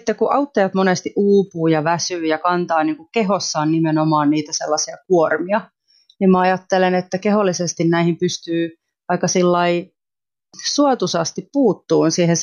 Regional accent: Kenya; mä oon siis lähetyslapsi, mä oon kasvanut Keniassa lähetyskentillä

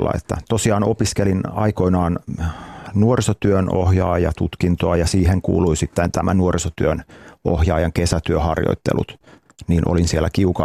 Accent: Hyvinkää, Uusimaa, Finland; now in Helsinki, Finland; Lapsuuteni asuin Hyvinkäällä ja siellä sitten oli meillä monia tärkeitä yhteyksiä nuorten kesken.

